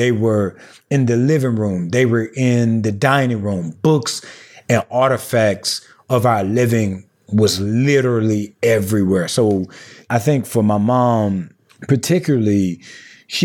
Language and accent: English; Southern United States, United States; I'm from the Black rural South, a small town of about 2,000 people. And my family is a very quintessential Black Southern rural family